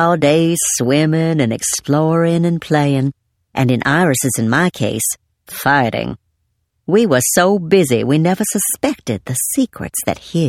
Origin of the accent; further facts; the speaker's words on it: Atlanta, Georgia, United States; My three sisters and I had the privilege of growing up in Atlanta during that golden illusion of domestic innocence between World War II and the 60s.